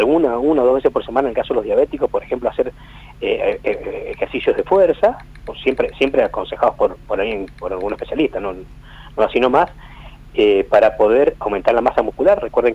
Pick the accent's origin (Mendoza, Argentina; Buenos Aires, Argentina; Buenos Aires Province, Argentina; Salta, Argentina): Mendoza, Argentina; Y bueno, yo soy de Mendoza